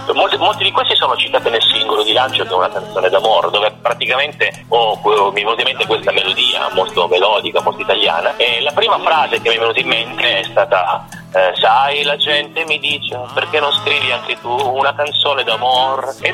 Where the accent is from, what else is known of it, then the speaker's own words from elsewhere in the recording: Turin, Piedmont, Italy; io sono piemontese e sono nato a Torino, però mio padre, mia madre, nonni, bisnonni, bisavoli, fino ad arrivare a metà del 1800 sono entrambi della provincia di Pescara.